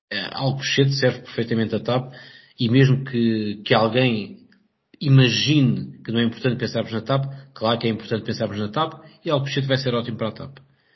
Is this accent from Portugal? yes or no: yes; Azores, Portugal; eu quando era miúdo vivia nos Açores, ia regularmente a Lisboa ter com a minha mãe, e nessa, porque tinha 8 anos